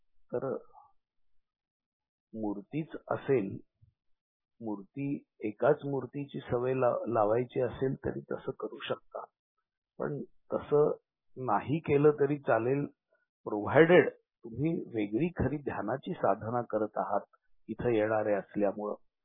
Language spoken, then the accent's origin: Marathi; Khed, Maharashtra, India; अगदी लहानपणी आम्ही खेडला राहत होतो